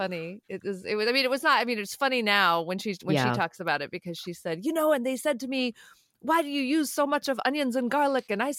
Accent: New Mexico, United States; So I grew up in New Mexico. My parents are from India and they had an arranged marriage in 1968 and then moved to New Mexico in 1969. So I lived my entire life there.

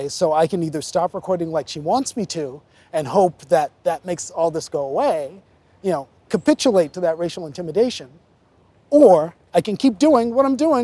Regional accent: Long Island, New York, United States; What can be very conservative Long Island. So it was a hard place

